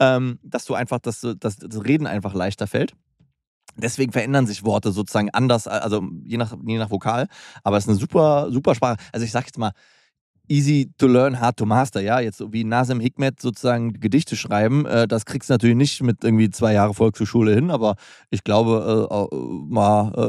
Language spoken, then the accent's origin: German; Hürth, North Rhine-Westphalia, Germany; Weil ich komme aus der Vorstadt, aus Hürth in Köln.